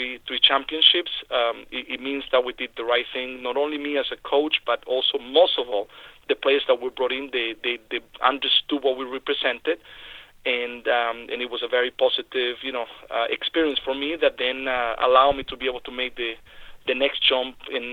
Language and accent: English; Venezuela; English is a second language; moved away; as secure as you know, as when I grew up in Venezuela.